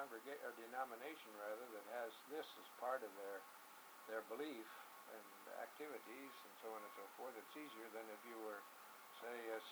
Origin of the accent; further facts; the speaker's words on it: Elgin, Illinois, United States; born there; Number one is that I was born in 1920 in Elgin, Illinois.